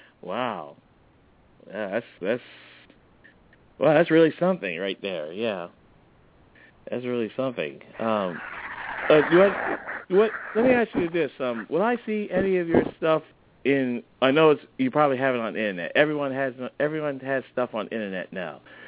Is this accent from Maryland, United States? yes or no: yes; Baltimore, Maryland, United States; some of the adult stores in my area, I'm from Baltimore, Maryland.